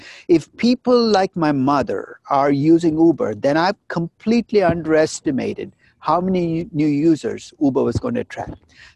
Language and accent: English; Chennai, Tamil Nadu, India; I visit the place I grew up in India, Chennai, where my parents still lived.